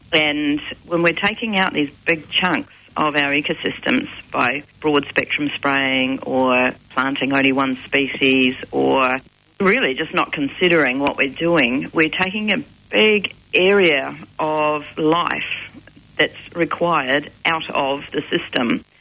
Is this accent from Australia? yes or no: yes; Adelaide, South Australia, Australia; I was born in Adelaide, in the foothills of Adelaide, near the Green Hill. Spent the first 21 years of my life growing up there and exploring the hills and the bush